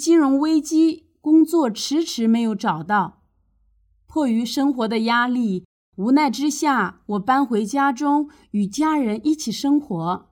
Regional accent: Guangdong, China; 我出生在广东一个普通的农民家庭，是家里最小的。我家以养鱼为生，方圆几里中就只有我们一家五口人

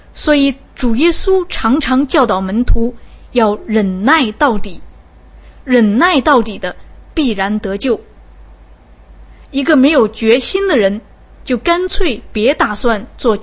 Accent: China; 我们中国人都知道一个典故，叫做破釜沉舟

